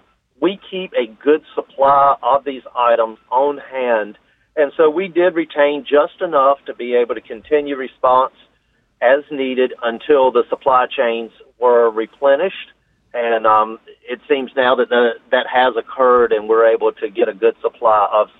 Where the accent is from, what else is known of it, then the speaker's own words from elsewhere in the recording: the South, United States; I'm from the South, we call them a potato rake